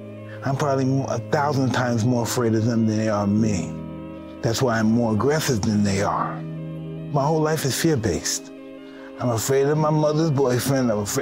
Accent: Brooklyn, New York, United States; I am from Brownsville, Brooklyn. I'm what fear looks like.

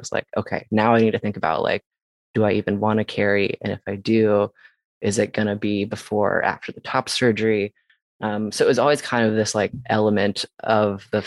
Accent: Texas, United States; And like, I grew up in Texas and I was like, you can do that.

